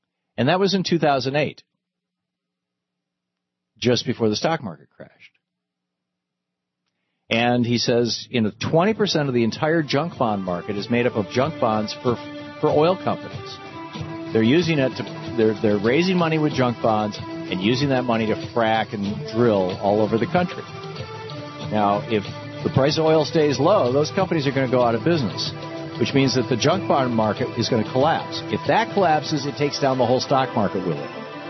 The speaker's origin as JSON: {"language": "English", "region": "Michigan", "country": "United States", "tie": "born or raised there", "said": "Michigan, I grew up in Michigan, the quintessential union state."}